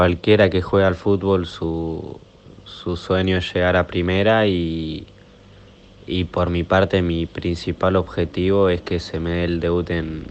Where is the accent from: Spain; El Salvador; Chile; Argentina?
Argentina; Santa Cruz; vengo de la provincia de Santa Cruz, soy categoría 2002